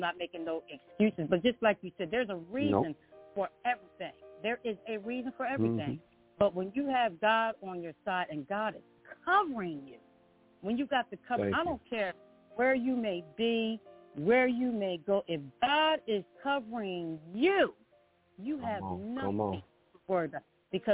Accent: Newark, New Jersey, United States; I'm from New Jersey, born, bred, and raised.

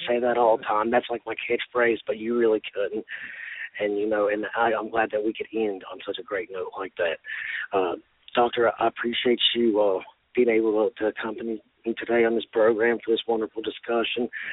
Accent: West Virginia, United States; now in Chicago, United States; I live in Chicago, and that's why everybody has their space. No, I'm from West Virginia. I like to talk to everybody.

